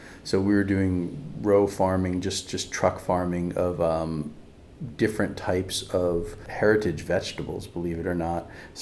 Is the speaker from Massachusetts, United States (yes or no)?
no; New York, United States; Well, I grew up on the North Fork of Long Island and left shortly after high school to make my fortune and my way in the world as a musician. I went to Manhattan